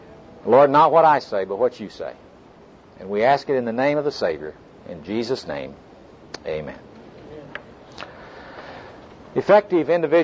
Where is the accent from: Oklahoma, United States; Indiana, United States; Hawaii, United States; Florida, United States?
Oklahoma, United States; Oklahoma City; I'm from Oklahoma City, and I'm a businessman there